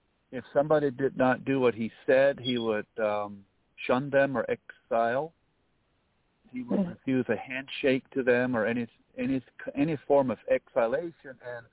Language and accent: English; Dover, Delaware, United States; I was born and raised in Dover, Delaware, as an Amish child.